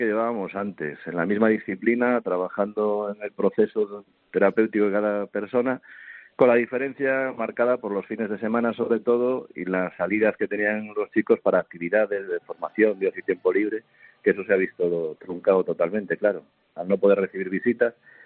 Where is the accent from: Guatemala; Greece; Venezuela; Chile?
Greece; Spanish is a second language; now in Salamanca, Spain; Es que yo, como soy griego afincado en Salamanca, pues es otra pronunciación.